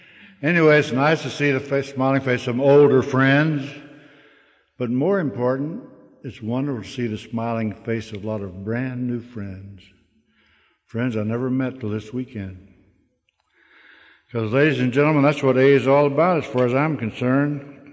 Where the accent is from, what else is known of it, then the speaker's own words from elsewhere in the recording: Washington, District of Columbia, United States; I am from Washington, D.C. Those of you who read the newspapers are probably aware that for the last 3 years, we've been known as the murder capital of the United States.